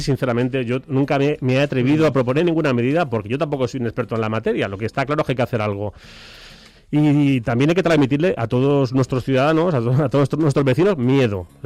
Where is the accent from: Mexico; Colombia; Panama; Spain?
Spain; Leganés, Community of Madrid; Yo nací en La Paz, mis padres ya vivían en Leganés y yo nací en La Paz porque no había, era el hospital, fíjate, cruzar Madrid entero para ir al hospital de La Paz a que mi madre diese a luz. Y en cuanto le dieron el alta, pues ya nos vinimos a Leganés.